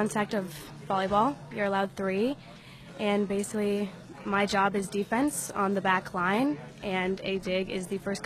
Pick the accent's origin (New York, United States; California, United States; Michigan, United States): Michigan, United States; Royal Oak; I am from the Royal Oak area. I played at Shrine.